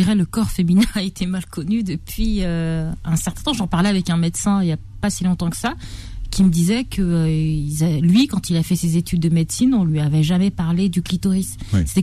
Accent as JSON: {"language": "French", "country": "France", "tie": "born or raised there", "said": "moi je suis née en France, j'ai grandi, j'ai eu la chance d'aller à l'école."}